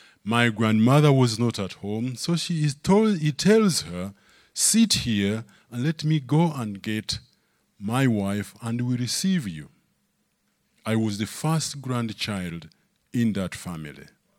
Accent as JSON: {"language": "English", "country": "Uganda", "said": "from Uganda."}